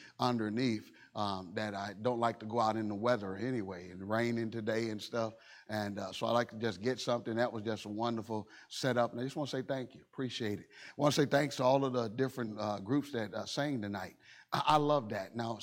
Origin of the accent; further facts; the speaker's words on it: Chicago, Illinois, United States; I'm just old country boy. I'm from Chicago by way of Mississippi. All my folks are from down south, but they had me born up north.